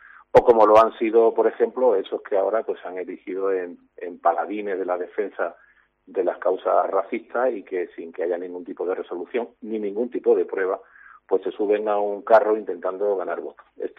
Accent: Cádiz, Andalusia, Spain; ya que estamos hablando de una emisora de mi tierra de Cádiz

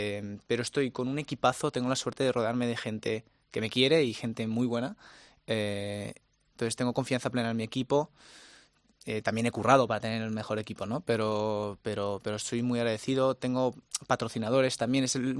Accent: Spain; es verdad que soy el mejor español

